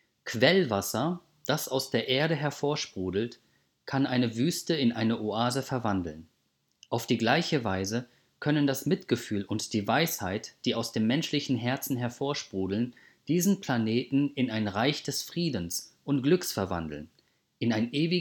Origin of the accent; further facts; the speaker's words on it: Karlsruhe, Baden-Württemberg, Germany; ich komme aus Karlsruhe